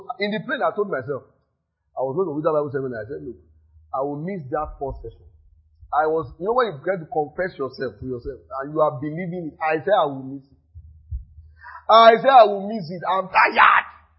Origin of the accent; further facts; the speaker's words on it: Nigeria; English is a second language; moved away as an adult; So I said, how would I come all the way from Nigeria? And the first thing you will do with your life is to sleep.